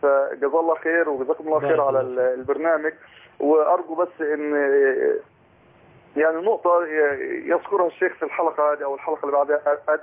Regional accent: Port Said, Port Said Governorate, Egypt; احنا من اهل بورسعيد

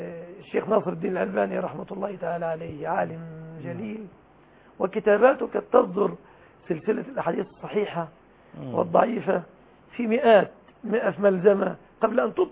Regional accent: Egypt; أنا مصري ما أعرفش إيه يعني قصة يضم ويؤمن.

